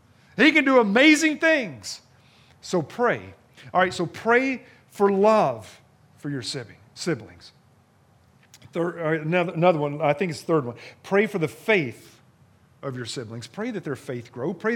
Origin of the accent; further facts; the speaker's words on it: the South, United States; I grew up in the South